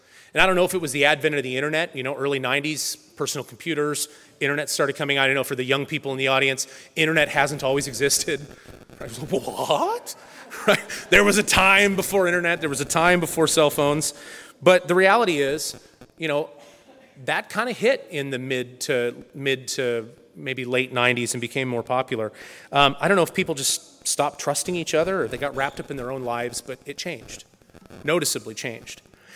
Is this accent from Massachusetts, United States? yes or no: no; Green Acres, Oregon, United States; back in that time when I was growing up in Green Acres, we were not a human trafficking corridor.